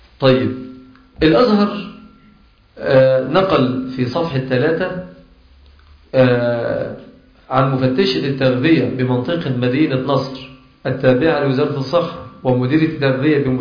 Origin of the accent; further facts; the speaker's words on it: Egypt; موجود عندنا هنا في مصر